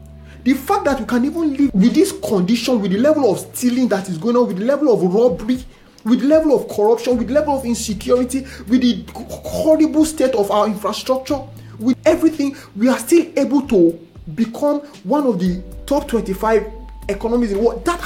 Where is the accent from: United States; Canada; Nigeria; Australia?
Nigeria; What we are capable of building as Nigerians, as Nigerian youths, I don't think the world can even imagine.